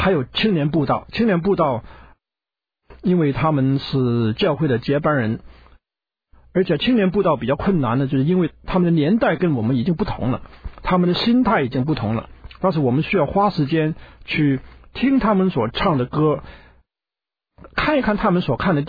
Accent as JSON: {"language": "Chinese", "country": "China", "said": "以前呢，我们中国人呢，在清朝的时候，当西方人来传道的时候"}